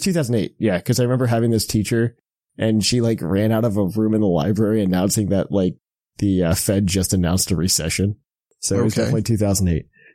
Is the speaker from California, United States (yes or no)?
no; Indiana, United States; So like, I'm originally from Indiana, right? So I will call Ohio an upgrade.